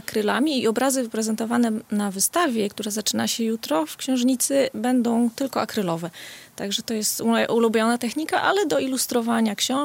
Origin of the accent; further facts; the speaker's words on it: Białowieża, Podlaskie Voivodeship, Poland; urodziłam się po prostu w najlepszym miejscu, dopasowanym do moich potrzeb. W zasadzie Białowieża spełnia wszystkie moje marzenia co do stylu życia. Piękno przyrody, dużo inspiracji artystycznych, ale także taka troszeczkę sielska, wiejska atmosfera